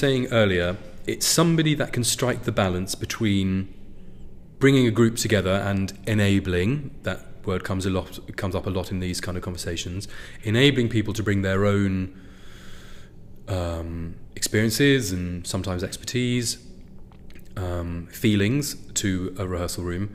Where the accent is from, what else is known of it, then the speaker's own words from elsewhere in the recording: United Kingdom; I'm British after all, no sex please.